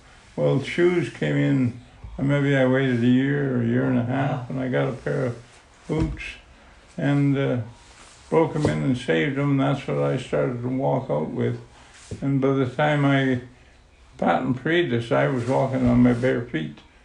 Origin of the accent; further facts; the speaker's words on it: Western Canada, Canada; and I came from Western Canada